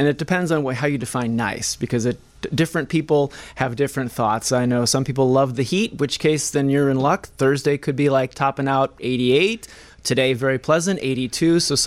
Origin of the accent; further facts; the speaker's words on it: Oak Park, Illinois, United States; I grew up in Oak Park, a fourth generation Oak Parker.